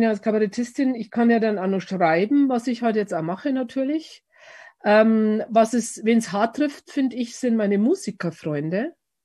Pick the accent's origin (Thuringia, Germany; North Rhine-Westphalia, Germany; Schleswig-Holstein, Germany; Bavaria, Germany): Bavaria, Germany; dann habe ich mich aber dann irgendwann selber am Krawattel, wie man bei uns in Bayern sagt, gepackt